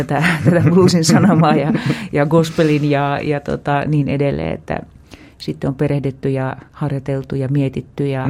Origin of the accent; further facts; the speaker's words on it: Savo, Finland; mä oon kuitenkin Savosta kotoisin